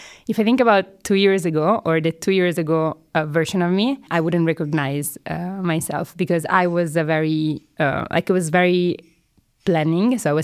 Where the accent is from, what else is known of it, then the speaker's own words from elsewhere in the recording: Padua, Veneto, Italy; Padova is my hometown that somehow managed to do more.